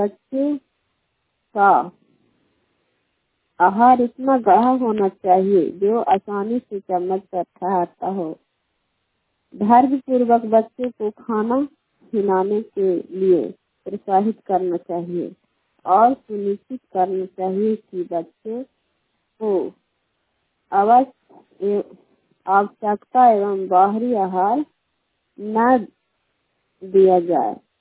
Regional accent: Khansariya, Bihar, India; मैं ग्राम खनसरिया पंचायत खैरा प्रखंड नरासा जिला नालंदा की निवासी हूँ।

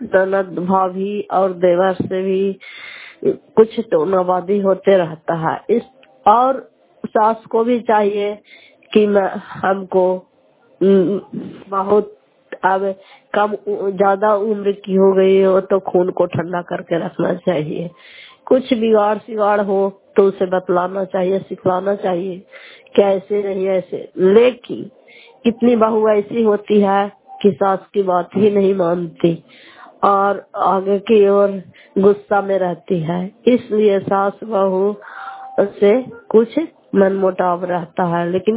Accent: Fatehpur, Bihar, India; घर फतेहपुर, पंचायत मकरौता, जिला नालंदा, कराय पसुराय प्रखंड के निवासी हूँ।

